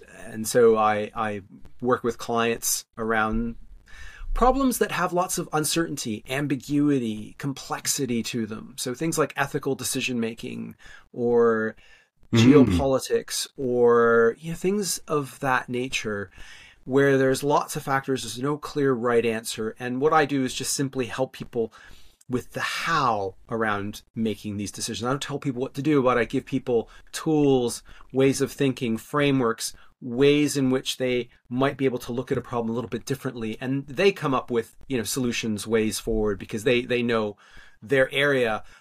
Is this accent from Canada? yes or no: yes; Canada; now in London, United Kingdom; I'm based in London, although I'm Canadian by where I grew up.